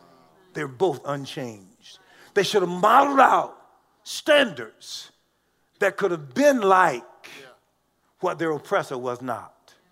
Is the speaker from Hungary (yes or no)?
no; Richmond, Virginia, United States; I was from Richmond, Virginia.